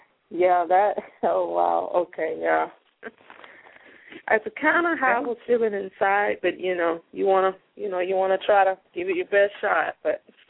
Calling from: Florida, United States; I'm calling from Florida.

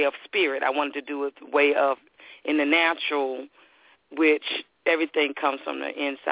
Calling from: Texas, United States

